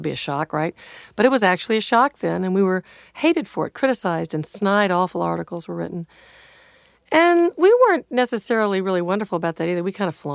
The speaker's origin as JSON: {"language": "English", "region": "the South", "country": "United States", "tie": "born or raised there", "said": "about growing up in the South, it's a very painful thing, you know, the color of your skin, and I remember the signs that said colored only."}